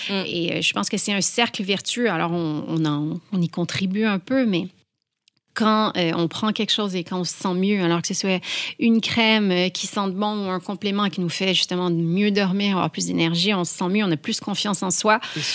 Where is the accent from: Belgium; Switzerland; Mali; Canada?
Canada; on a un pied en France avec l'accent, vous avez bien compris, je suis canadienne.